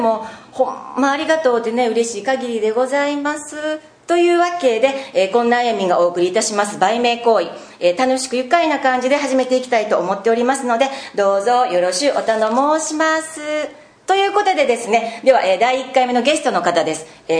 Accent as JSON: {"language": "Japanese", "region": "Kyoto", "country": "Japan", "tie": "born or raised there", "said": "生まれも育ちも京都、つまりは京女でございます。"}